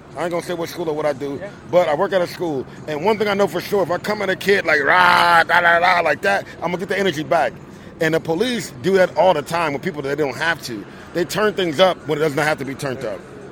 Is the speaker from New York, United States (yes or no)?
yes; New York, United States; Yeah, I'm from New York. So New York has a community police board.